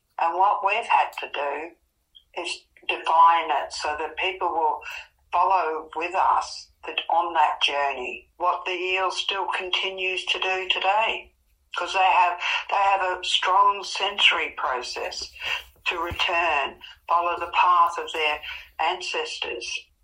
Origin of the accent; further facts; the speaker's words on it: Melbourne, Victoria, Australia; I'm from Melbourne. What they call it now, Melbourne.